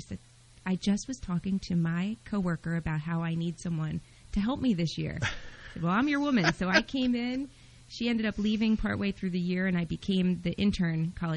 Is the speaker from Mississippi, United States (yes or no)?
no; Tuckerton, New Jersey, United States; I took a job at my hometown in Tuckerton, a Pinelands Regional, for 2 years.